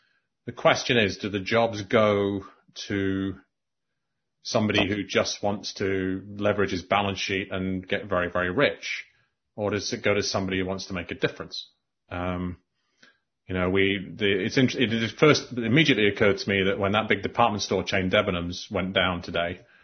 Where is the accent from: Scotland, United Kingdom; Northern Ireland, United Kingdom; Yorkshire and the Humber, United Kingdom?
Scotland, United Kingdom; I'm from Scotland originally